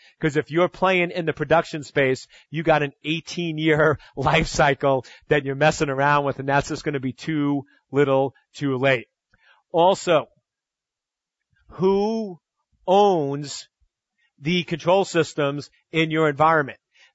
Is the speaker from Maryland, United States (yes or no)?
no; Long Island, New York, United States; Being from the East Coast of the United States and growing up on Long Island, one of the best use cases of that is Lilco, the Long Island Lighting Company.